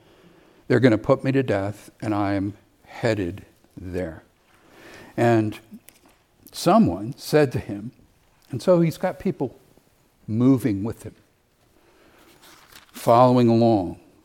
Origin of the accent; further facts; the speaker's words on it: Ireland; And Dr. Packer, who is British, and I'm Irish, and the High King is Irish from the ancient five kingdoms.